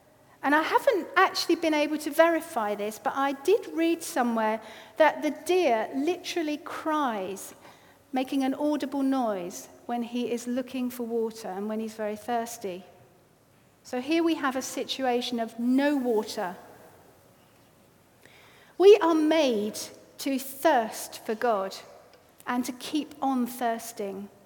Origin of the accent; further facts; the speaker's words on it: London, United Kingdom; Now, I am a Londoner, so I'm not exactly far from home here